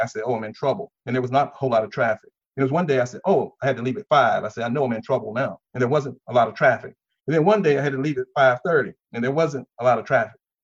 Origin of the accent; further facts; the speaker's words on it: North Carolina, United States; I knew about Winston-Salem growing up in North Carolina, but I didn't really know it.